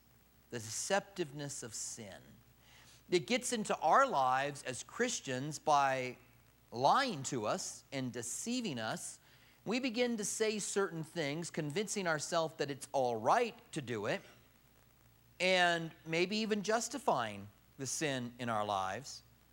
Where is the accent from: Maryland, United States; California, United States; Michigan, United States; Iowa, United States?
Iowa, United States; Clinton; I was born in Clinton, Iowa. I ran into a guy here recently that was also from Clinton. You don't meet a lot of people that are from Clinton, Iowa. It's a city that's right off of the Mississippi River, right across from Illinois.